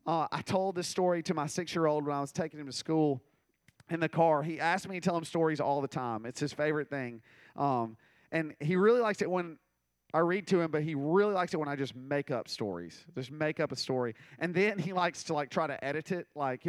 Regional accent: Mississippi, United States; also born or lived in South Carolina / Louisiana; now in Alabama, United States; I was born in South Carolina, and then we moved to Louisiana, and then we moved to Mississippi, and that's where I spent a very long period of time in Mississippi, and then now I live in Alabama.

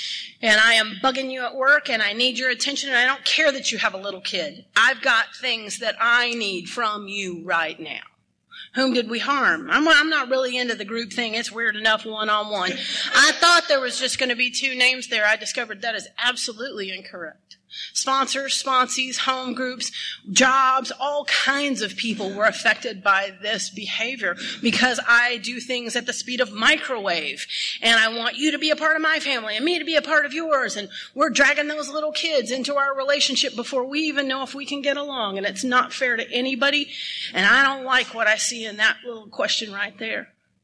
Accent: Texas, United States; I'm from Texas, and I date men who dip, which adds a whole new element to the game because there are spit cans in there.

